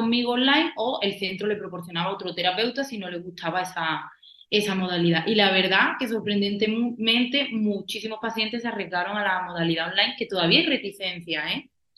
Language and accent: Spanish; Málaga, Andalusia, Spain; Yo soy de Málaga y yo estaba en Granada.